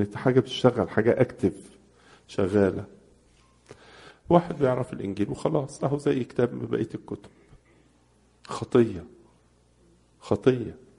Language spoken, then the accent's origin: Arabic; Egypt; حتى عندنا في مصر في الاجتماع العام اللي بعمله كل يوم 4